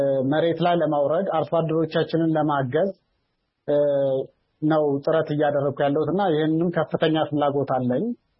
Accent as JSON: {"language": "Amharic", "town": "Anawari", "region": "Amhara", "country": "Ethiopia", "tie": "born or raised there", "said": "እዛው ተወልጄ ያደኩበት ከተማ አናዋሪ ከተማ"}